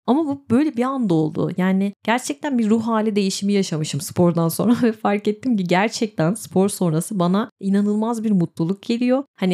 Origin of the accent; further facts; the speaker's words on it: İzmir, Turkey; Ankaralı değilim, İzmirliyim ama ben Ankara'ya bayılıyorum.